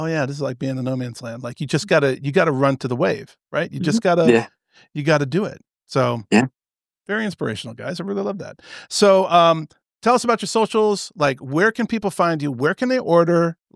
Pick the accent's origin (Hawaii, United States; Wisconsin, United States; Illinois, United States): Hawaii, United States; And so I grew up, most of my life I spent growing up in Hawaii. and I used to do a lot of body surfing.